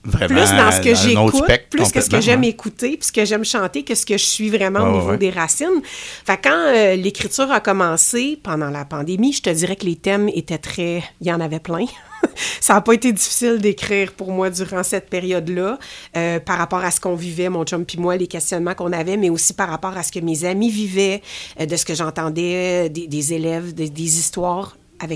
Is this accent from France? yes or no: no; Quebec, Canada; c'est que moi, je viens de la Montérégie.